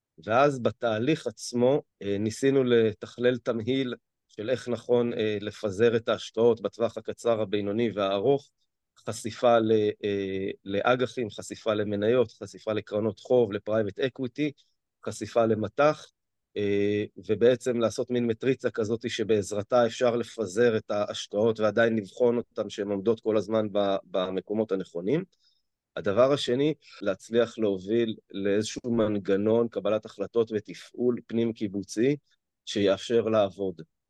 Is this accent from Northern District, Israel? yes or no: yes; Ein Gev, Northern District, Israel; אני מקיבוץ עין גב.